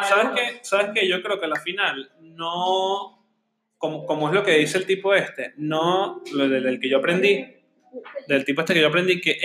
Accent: Venezuela; nosotros, que venimos de Venezuela, que somos muchos de familia católica y que somos muy extrovertidos de por sí

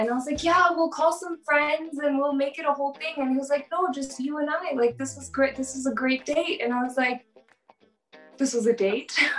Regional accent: San Diego, California, United States; So again, I'm from San Diego, California, okay? No one comes to this part of the world that's a Bollywood actor.

